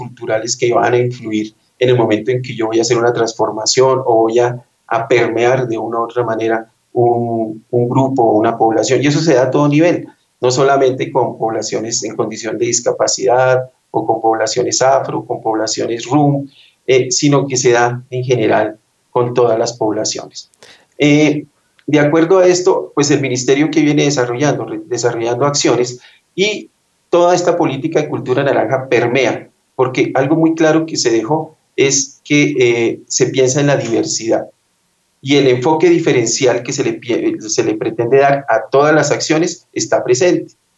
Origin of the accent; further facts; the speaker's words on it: Colombia; somos colombianos